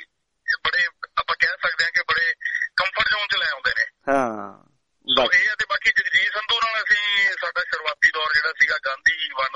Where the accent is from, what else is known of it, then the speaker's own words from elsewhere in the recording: Punjab, India; accent: Malwai; ਮੈਂ ਪਟਿਆਲੇ ਦੇ ਨੇੜੇ, ਮੇਰਾ ਪਿੰਡ ਹੈ, ਸੋ ਮਾਲਵੇ ਤੋਂ ਬਿਲੋਂਗ ਕਰਦਾ